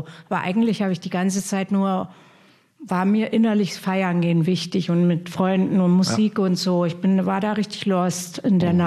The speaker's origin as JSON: {"language": "German", "town": "Hof", "region": "Bavaria", "country": "Germany", "said": "Ich komme ja aus Hof und das ist da 300 Kilometer Richtung Süden."}